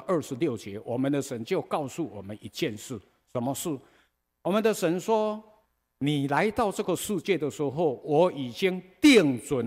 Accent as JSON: {"language": "Chinese", "country": "Taiwan", "said": "当我懂事的时候，我就是台湾人啊。"}